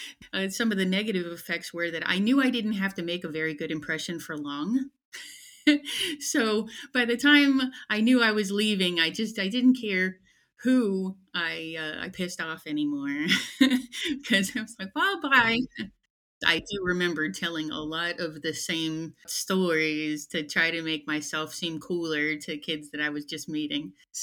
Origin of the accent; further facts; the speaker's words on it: Long Beach, California, United States; born there; I was born in Long Beach, California, in a military hospital. I spent a lot of time in California.